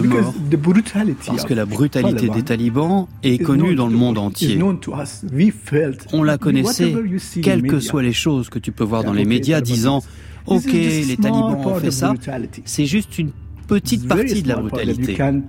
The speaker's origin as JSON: {"language": "French", "region": "Herat", "country": "Afghanistan", "said": "Je viens d'Herat."}